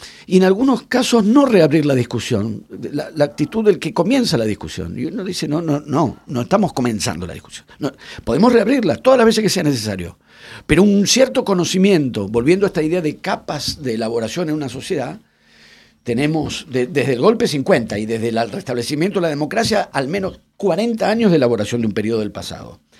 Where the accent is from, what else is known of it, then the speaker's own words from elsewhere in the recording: Argentina; cuando dije todos los argentinos, la verdad que no somos todos los argentinos